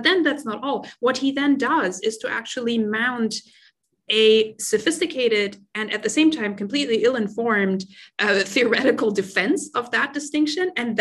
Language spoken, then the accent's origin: English; Germany; English is a second language; I was raised in Germany, and he is a German in the end.